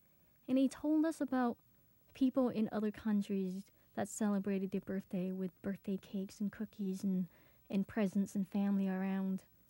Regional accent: Phnom Penh, Cambodia; all of the social, civilized world that I grew up with in Phnom Penh, it was all banned.

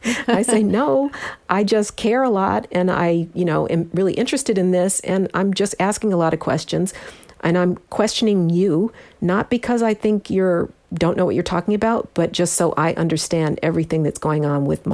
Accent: Denver, Colorado, United States; I grew up in the Mile High City.

